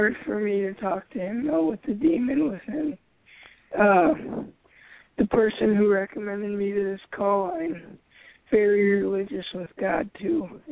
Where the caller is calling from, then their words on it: Appleton, Wisconsin, United States; Appleton, Wisconsin.